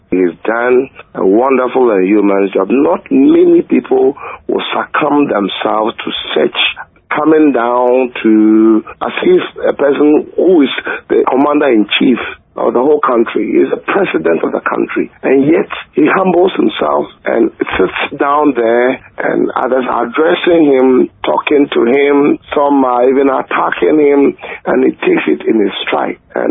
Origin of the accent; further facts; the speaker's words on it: Ghana; And I'm happy that I'm a Ghanaian.